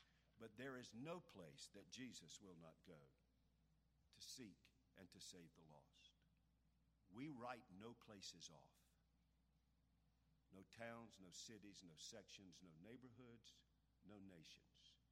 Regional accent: Charlotte, North Carolina, United States; It's kind of like when I was growing up in Charlotte, my dad and mom said

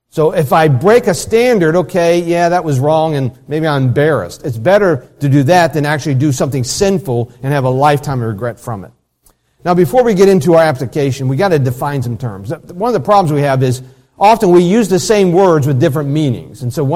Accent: West Virginia, United States; born or raised there

